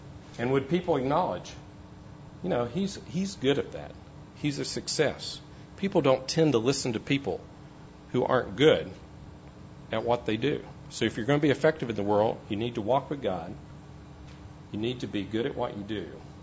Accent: Tennessee, United States; I did say that I'm from Tennessee, and Tennesseans are uniquely gifted at observing the trends and moods of society and committing that to music.

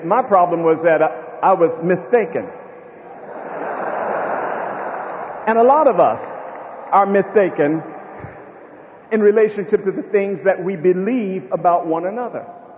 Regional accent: Buffalo, New York, United States; I grew up in Buffalo, New York. I grew up in the Willard Park Projects. It's a wonderful place.

